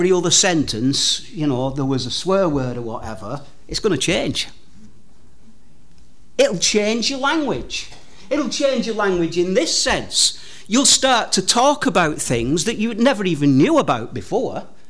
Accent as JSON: {"language": "English", "country": "United Kingdom", "tie": "born or raised there", "said": "on my passport, it says I am a citizen of Great Britain. And that's because I was born here. Both my parents were British citizens. I was raised in Great Britain."}